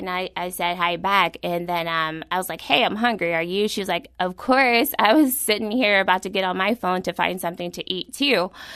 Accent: Louisville, Kentucky, United States; So I grew up in Louisville, Kentucky. And Louisville, Kentucky is like a high school city.

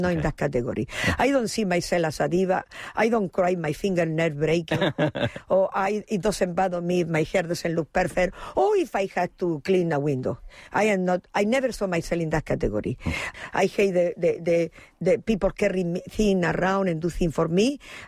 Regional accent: Spain; born there; English is a second language; You better look into my background and my biography. I didn't speak English. Because when you're born in Spain, you learn French, because it's very near, or you learn Italian because it's very, very similar.

